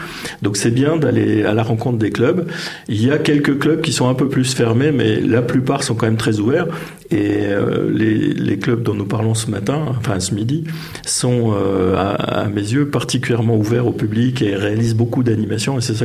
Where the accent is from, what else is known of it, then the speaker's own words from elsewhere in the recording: Bourgogne-Franche-Comté, France; je viens d'une autre région, je viens de Franche-Comté au départ.